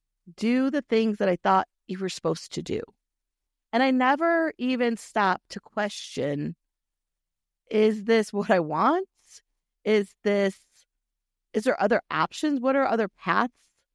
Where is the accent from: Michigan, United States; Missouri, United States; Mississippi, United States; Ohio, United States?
Michigan, United States; I grew up in Michigan, a very modest, traditional home.